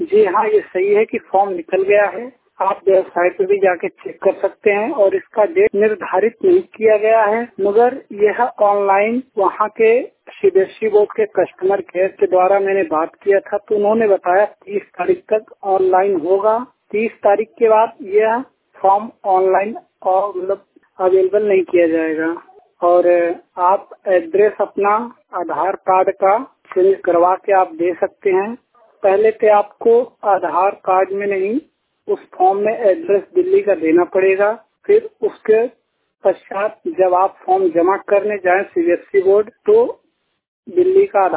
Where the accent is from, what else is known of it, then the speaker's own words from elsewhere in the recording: Prayagraj, Uttar Pradesh, India; मैं यूपी प्रयागराज का रहने वाला हूँ।